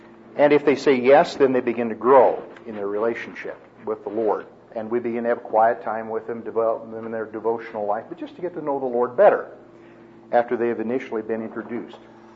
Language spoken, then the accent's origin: English; Kansas, United States; You know, I grew up in Kansas. The fact that anyone would ever get a divorce or consider anything like that was unthinkable in the 50s and 60s